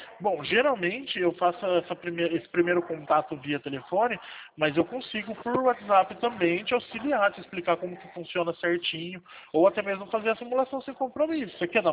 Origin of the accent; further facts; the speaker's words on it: São Paulo, Brazil; Eu sou do estado de São Paulo, na realidade eu moro no interior de São Paulo